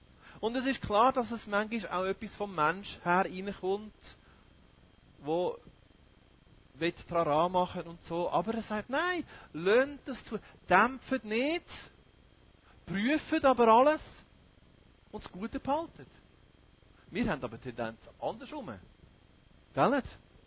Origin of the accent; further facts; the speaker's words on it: Switzerland; Extrem sein passt bei uns in der Schweiz nicht.